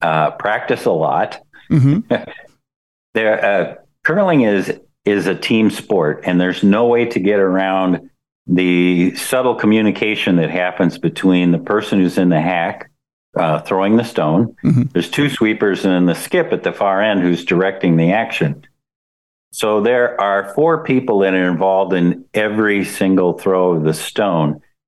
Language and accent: English; Minnesota, United States; So I just have to go and say, well, I'm from Minnesota.